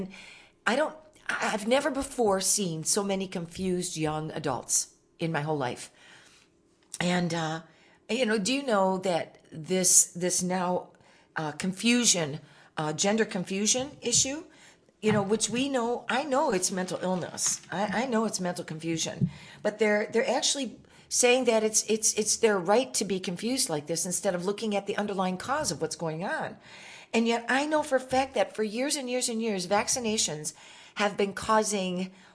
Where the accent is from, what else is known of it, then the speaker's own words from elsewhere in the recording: Michigan, United States; I'm from Michigan originally